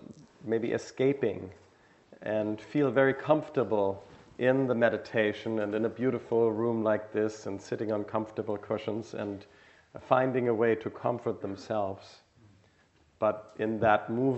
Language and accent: English; Germany; She's from Germany, I'm too.